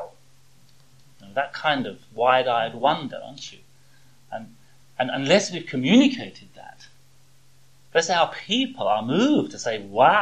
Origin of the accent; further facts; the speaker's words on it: London, United Kingdom; I grew up in the East End of London. I think I understand working class culture very well because that's where my roots are.